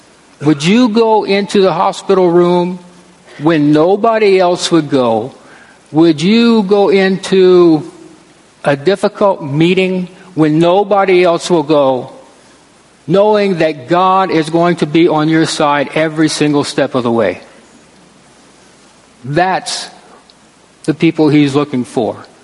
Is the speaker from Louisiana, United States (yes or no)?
yes; Louisiana, United States; Now, I'm from South Louisiana, and we know a little bit about floods.